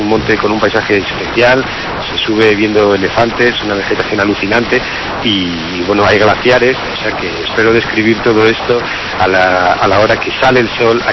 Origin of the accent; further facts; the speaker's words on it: Spain; ¿de dónde vienes? Y yo, ¿de España? ¿En bici? Y yo, no, en avión